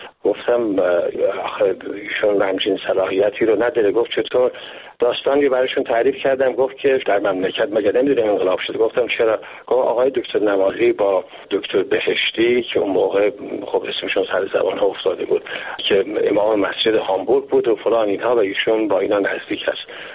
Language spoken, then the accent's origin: Persian; Iran; now in Canada